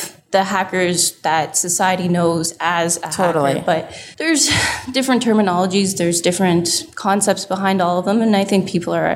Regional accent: Toronto, Ontario, Canada; Pretty much, okay. Yeah. Different cities, but pretty much like all within the GTA.

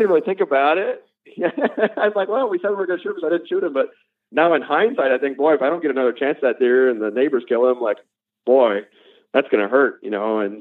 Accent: Louisiana, United States; I mean, I grew up in Louisiana hunting public land, not managed land

